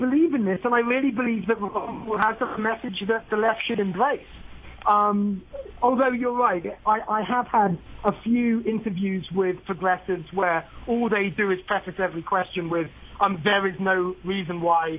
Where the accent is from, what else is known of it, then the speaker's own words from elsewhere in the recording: United Kingdom; Because as a Brit, I certainly do see Americans as, they're rather unwilling to take to the streets.